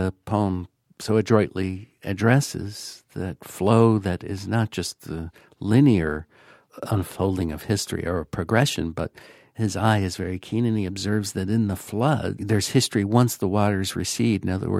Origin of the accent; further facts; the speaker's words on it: Tennessee, United States; also born or lived in New England; I mean, I'm from Tennessee, and I suddenly realized all the streets where I come from are named after trees.